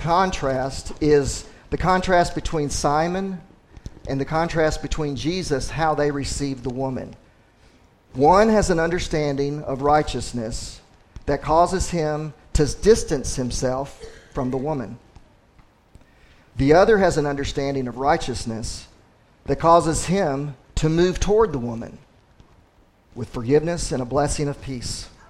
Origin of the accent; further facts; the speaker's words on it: Kentucky, United States; You know, I grew up in Western Kentucky, poor family, never met my father, drugs, dating scene, no church except maybe visit it one or two times a year.